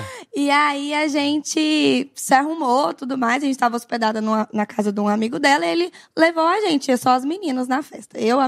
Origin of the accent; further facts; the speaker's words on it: Goiânia, Goiás, Brazil; Eu sou de Goiânia.